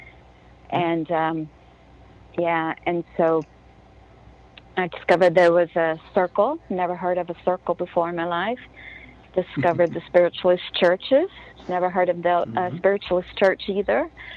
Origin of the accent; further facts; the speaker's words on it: the South, United States; growing up in the Bible Belt in the South